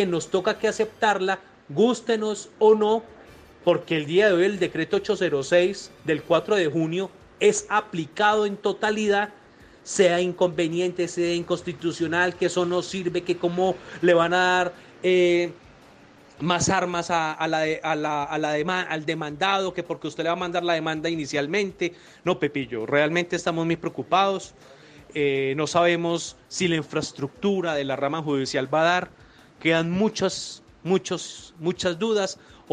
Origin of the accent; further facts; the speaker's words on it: Colombia; Nosotros no tenemos el control como ciudadanos colombianos del Internet